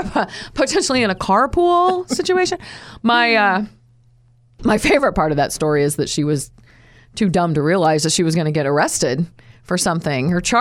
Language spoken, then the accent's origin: English; Indiana, United States; This is from Indiana, so I'm so proud of my home state.